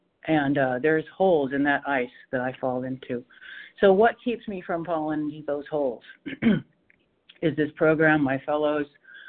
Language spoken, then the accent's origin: English; Washington, United States; I'm from Washington State, by the way.